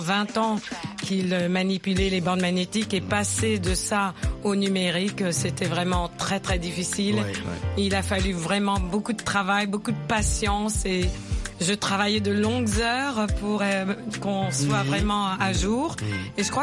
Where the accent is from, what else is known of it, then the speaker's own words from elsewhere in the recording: Kenya; also born or lived in Caribbean; je venais des Caraïbes à l'origine, et ma mère est de Washington, et j'avais grandi au Kenya, en Afrique anglophone. Donc, j'avais pas l'expérience de l'Afrique francophone.